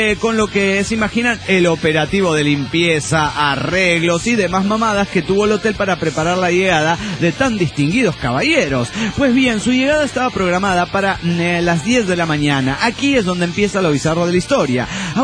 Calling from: Costa Rica; Hola, ¿cómo están? … de Costa Rica.

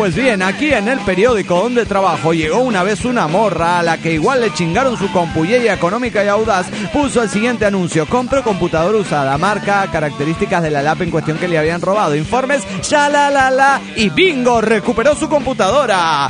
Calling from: Querétaro, Mexico; soy el hechicero de Querétaro, México

